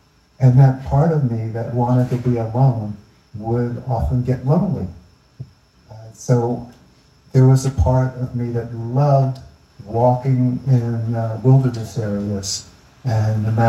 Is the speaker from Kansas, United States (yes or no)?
no; Philadelphia, Pennsylvania, United States; also born or lived in Cape May, New Jersey; I was born in Philadelphia. And as a young child, I went to school in Philadelphia, but I spent my summers in Cape May, New Jersey, and that's in our family home there.